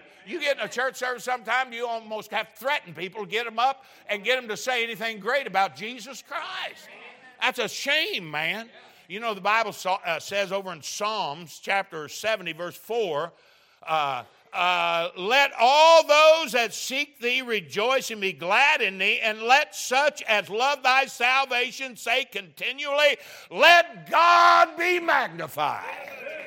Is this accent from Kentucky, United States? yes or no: yes; Kentucky, United States; My family are all hillbillies. We're from Kentucky.